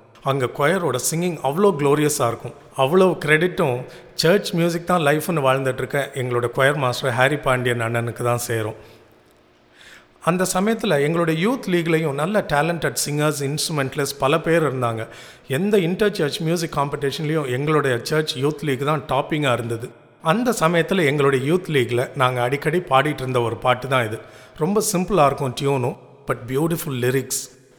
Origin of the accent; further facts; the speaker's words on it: Tiruchirappalli, Tamil Nadu, India; நான் பிறந்து வளர்ந்த ஊர் திருச்சி.